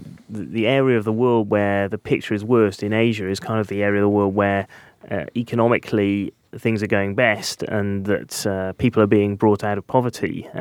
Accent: United Kingdom; we're British, we don't know how to pronounce that.

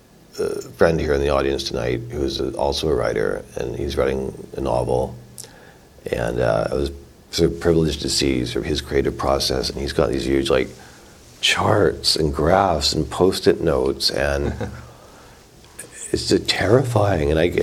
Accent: Canada; I'm from Canada. Being Canadian was sort of like being like American light or American, like slightly different.

